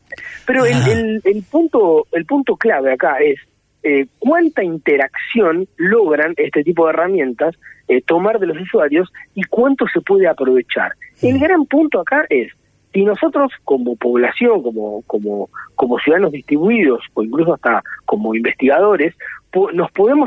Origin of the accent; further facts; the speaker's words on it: Argentina; Y es claro que nosotros, digo, como Argentina, como región, como América Latina, podríamos aprovecharnos de esa situación.